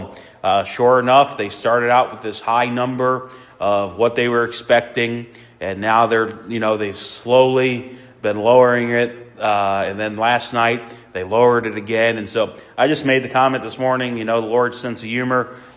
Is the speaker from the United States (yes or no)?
yes; Philadelphia, Pennsylvania, United States; I was looking at some old photos of the church that I grew up at back in Philadelphia